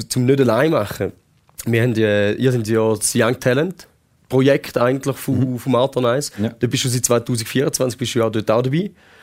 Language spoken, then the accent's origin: German; St. Gallen, Switzerland; Und jetzt, also gerade ich als St. Galler, der relativ weit weg vom Eis gebaut bin